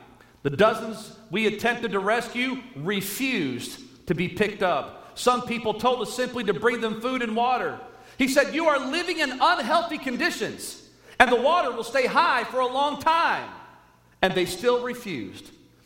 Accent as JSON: {"language": "English", "country": "United States", "said": "I'll tell you this, as an American, I'll say this"}